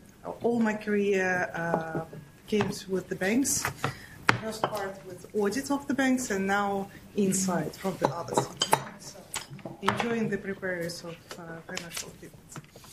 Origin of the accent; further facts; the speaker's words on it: Russia; English is a second language; I'm from Russia. I'm working and living in Moscow.